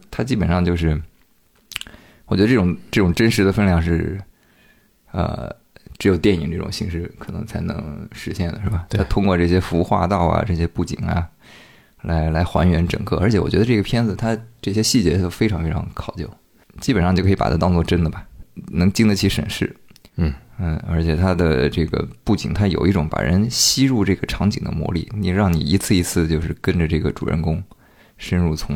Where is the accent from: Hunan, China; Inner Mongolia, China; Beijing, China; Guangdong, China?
Hunan, China; 因为我老家是在湖南嘛，它那个是属于那种丘陵地带，周围就会有很多那些比如说烂尾楼啊，要拆没拆的地方啊。